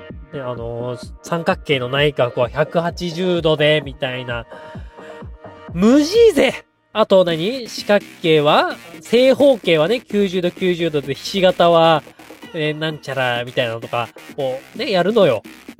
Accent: Hokkaido, Japan; 北海道出身だから

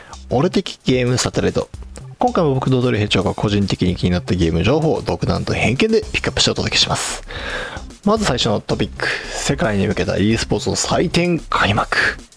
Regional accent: Aichi, Japan; 僕の地元愛知での開催ありがとうございます。

